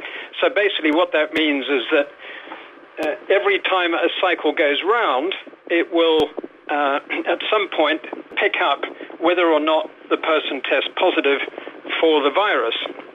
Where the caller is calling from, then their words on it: Spain; from Fuencarello.